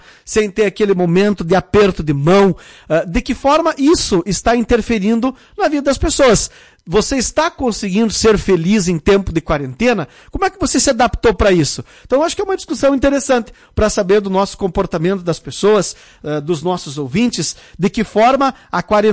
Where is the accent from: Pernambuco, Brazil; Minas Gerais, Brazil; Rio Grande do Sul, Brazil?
Rio Grande do Sul, Brazil; nós somos gaúchos e lagoenses